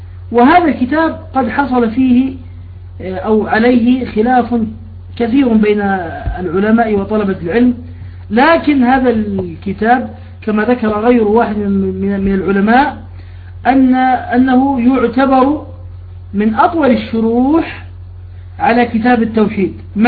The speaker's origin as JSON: {"language": "Arabic", "country": "Jordan", "said": "أنا عندنا في الأردن تغير الوقت،"}